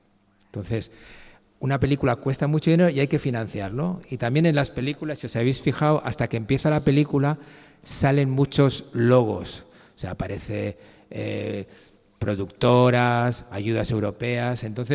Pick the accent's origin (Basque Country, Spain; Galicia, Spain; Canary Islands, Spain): Basque Country, Spain; Bilbao; Yo soy de Bilbao. Y Bilbao, como sabéis, está en el norte y llueve mucho. Y yo estaba rodeado de cines.